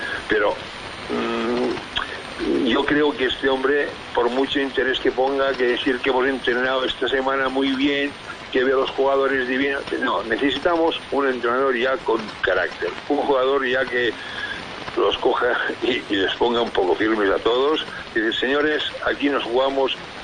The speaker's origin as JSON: {"language": "Spanish", "country": "Spain", "said": "somos los españoles"}